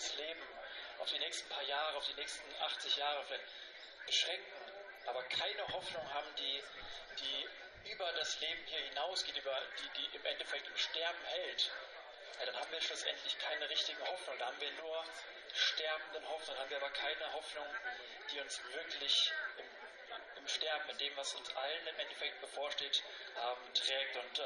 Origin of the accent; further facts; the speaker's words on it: Frankfurt, Hesse, Germany; ich komme eigentlich aus Frankfurt, aus einer großen Stadt.